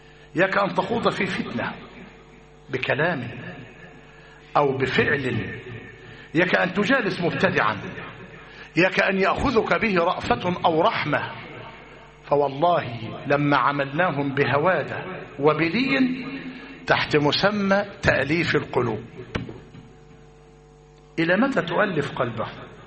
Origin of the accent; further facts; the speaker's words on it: Egypt; هذا الذي حدث في مصرنا في أوائل الث